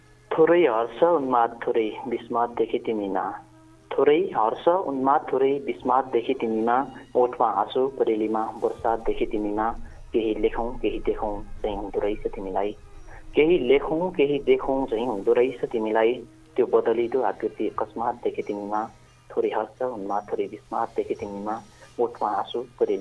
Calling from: Tatapani, Karnali Province, Nepal; म तातापानीबाट

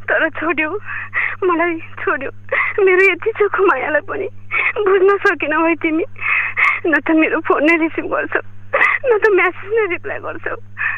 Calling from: Rajapur, Lumbini Province, Nepal; म बर्दियाको राजापुरदेखि

